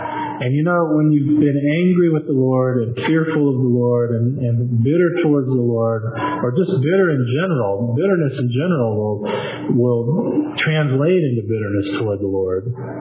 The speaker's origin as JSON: {"language": "English", "region": "Florida", "country": "United States", "said": "So we had winter coats, and I'm from Florida. First time I'd ever seen snow like that."}